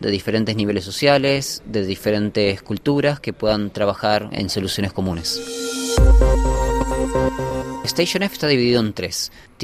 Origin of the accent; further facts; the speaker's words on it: Argentina; now in France; soy de Argentina, pero vine acá a Francia para lanzar una startup, acá a Station F.